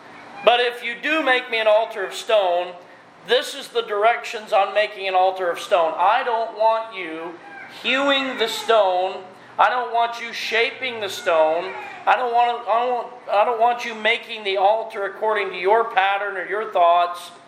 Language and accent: English; United States; now in Canada; I make my home in Canada now, but make no mistake, I am not a Canadian. Amen. I am an American.